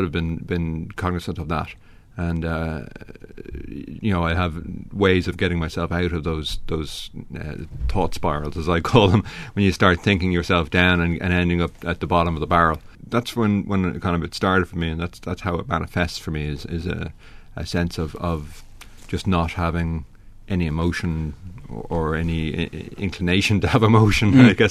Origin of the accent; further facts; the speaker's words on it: Malahide, Leinster, Ireland; I grew up in Malahide when it was a fishing village, before it became a refuge for rock stars.